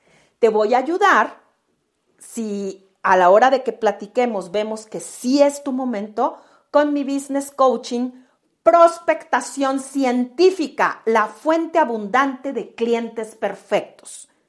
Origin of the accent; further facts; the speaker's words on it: Mexico; Es un número de WhatsApp en mi país, México.